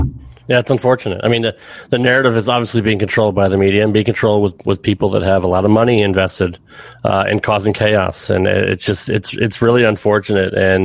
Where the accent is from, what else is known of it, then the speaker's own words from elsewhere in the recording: Connecticut, United States; now in Nashville, United States; I'm originally from Connecticut, by the way. I live in Nashville area now.